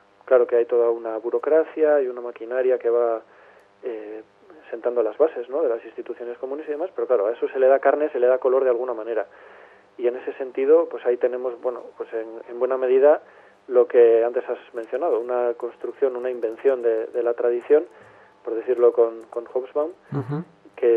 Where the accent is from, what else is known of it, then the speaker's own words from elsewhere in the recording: Basque Country, Spain; los vascos, como vascos, somos los primeros españoles.